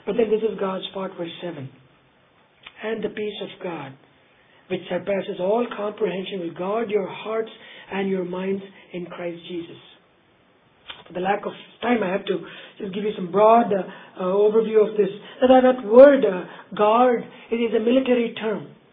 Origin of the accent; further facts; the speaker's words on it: India; I remember growing up in India.